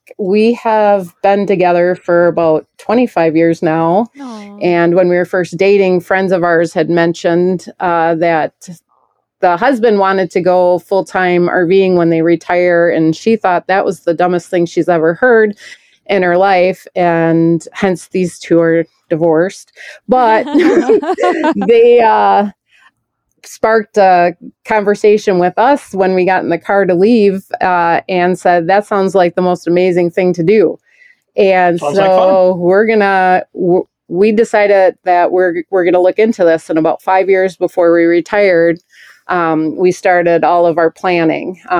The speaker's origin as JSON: {"language": "English", "region": "Wisconsin", "country": "United States", "said": "But you also have to remember, we are from Wisconsin, we're a little bit used to colder weather too, and 54 degrees, everybody in Wisconsin's out wearing shorts."}